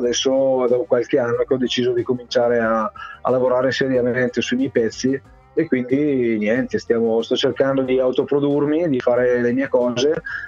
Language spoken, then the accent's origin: Italian; Lombardy, Italy; accent: Bergamasque; arrivo a 46 anni, abito in provincia di Bergamo, se magari un po' lo riconoscete il mio accento è questo